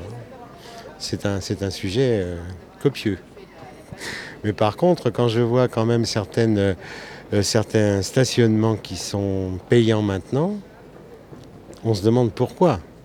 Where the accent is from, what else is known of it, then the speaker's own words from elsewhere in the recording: Nantes, Pays de la Loire, France; Je prends en considération la vie sur Nantes, puisque je suis nantais depuis ma naissance.